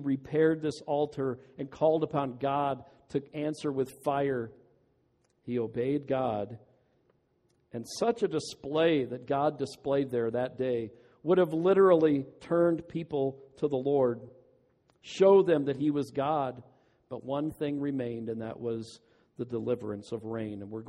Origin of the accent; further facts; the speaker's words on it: Midwest, United States; I came from the Midwest. When they said it's going to rain, it was going to rain.